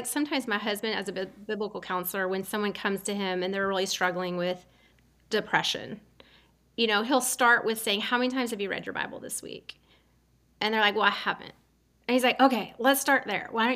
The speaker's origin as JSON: {"language": "English", "region": "Nebraska", "country": "United States", "tie": "born or raised there", "said": "And I was raised in Nebraska, big skies, big open skies."}